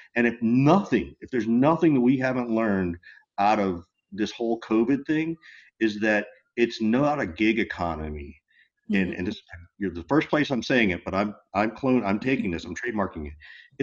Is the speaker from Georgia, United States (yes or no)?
yes; Macon, Georgia, United States; The cool thing, like I grew up in the South, I grew up in the deep South, Macon, Georgia.